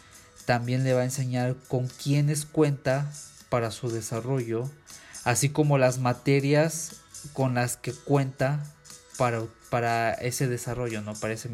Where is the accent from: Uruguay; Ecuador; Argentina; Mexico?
Mexico; somos mexicanos